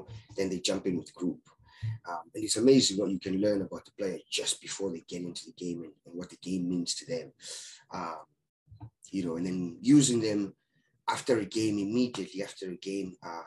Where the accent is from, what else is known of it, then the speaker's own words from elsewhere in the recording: Zimbabwe; now in United States; Right now, I'm in Florida in the US. I'm originally from Zimbabwe. I've been doing most of my coaching really in the US since 2008, 2009. Been in Florida since 2011